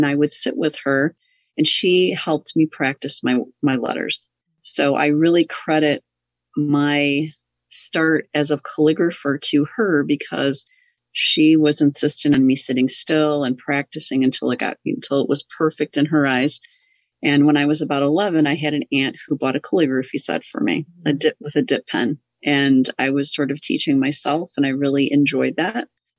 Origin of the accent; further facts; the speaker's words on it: Hammond, Indiana, United States; Well, born and raised in Hammond, Indiana, educated in the Hammond Public Schools.